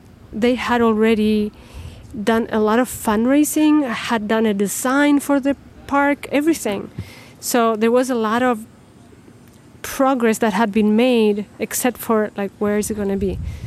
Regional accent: Chile; English is a second language; now in United States; I'm an immigrant. I'm from Chile originally. Mm-hmm. And I've been living in the Midwest the better part of 25 years.

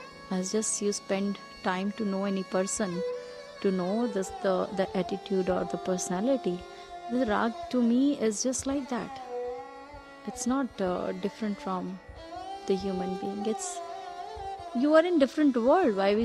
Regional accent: North India, India; I come from North Indian classic, North Indian family.

